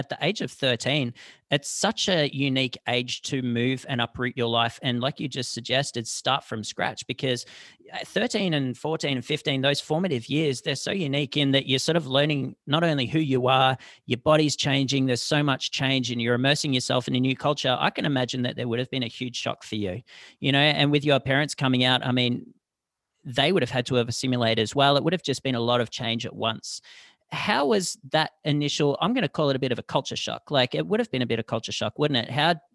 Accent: Australia; growing up in Australia, I grew up playing cricket my whole life.

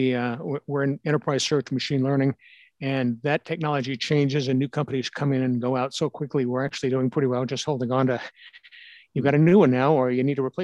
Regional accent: New Orleans, Louisiana, United States; I grew up in New Orleans. So skiing is not one of my skills

